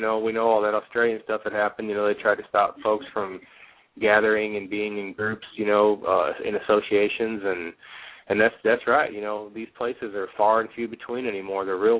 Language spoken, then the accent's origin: English; United States; I rode it back from where I'm from, and you know, I grew up on the Mississippi River, and some of the stuff in that song, that's what we used to do.